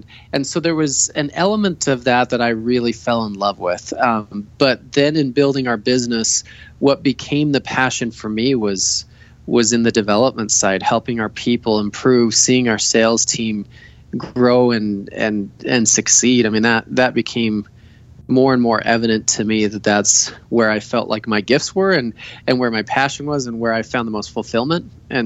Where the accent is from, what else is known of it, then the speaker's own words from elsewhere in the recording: Colorado, United States; I grew up in Colorado. Great parents, great family.